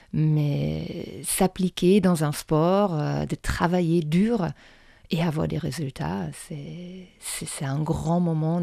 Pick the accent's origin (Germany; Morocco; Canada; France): Germany; moi, je suis originaire de l'Allemagne. Évidemment, ma famille parle allemand